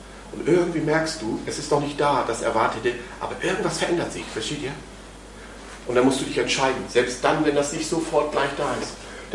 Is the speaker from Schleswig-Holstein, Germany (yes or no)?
yes; Husum, Schleswig-Holstein, Germany; in meiner alten Heimatgemeinde in Husum, wo ich ursprünglich auch herkomme.